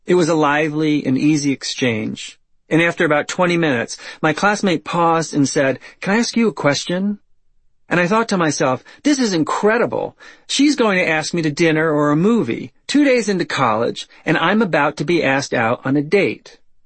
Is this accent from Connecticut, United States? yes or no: no; Midland Park, New Jersey, United States; I grew up in Midland Park, a blue-collar town in northern New Jersey, which was filled with plumbers, electricians, and landscapers.